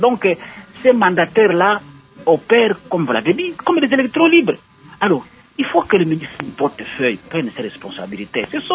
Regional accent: Boma, Kongo Central, DR Congo; Le premier, moi, j'ai grandi, je suis né et j'ai grandi à Boma, dans le Bas-Congo. J'ai étudié dans une école qu'on a appelée à l'époque colonie scolaire de Boma.

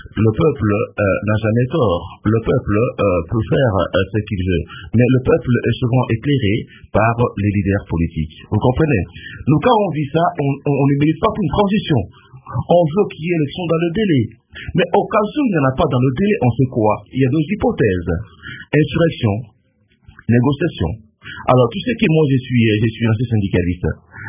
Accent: DR Congo; c'est un droit, on est congolais

